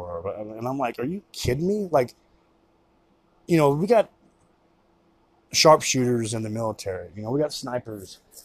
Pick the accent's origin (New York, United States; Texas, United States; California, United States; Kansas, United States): Kansas, United States; born there; also born or lived in Indiana; now in Colorado, United States; I'm 47 years old. I was born in Kansas. Unfortunately, lived in Indiana for 12 years. I did go to school in Missouri. I've been in Colorado 8 years